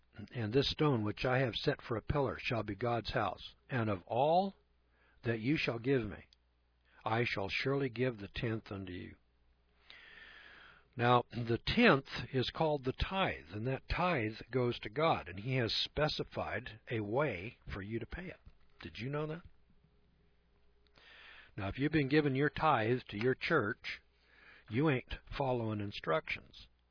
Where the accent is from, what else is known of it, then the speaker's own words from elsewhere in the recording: Scotland, United Kingdom; I'm a Scotsman